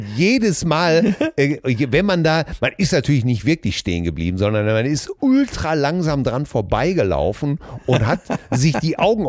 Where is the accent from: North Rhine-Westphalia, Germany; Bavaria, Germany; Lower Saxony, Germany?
North Rhine-Westphalia, Germany; Witten; Ich komme aus Witten, was nur unweit vom Caesars Palace entfernt ist.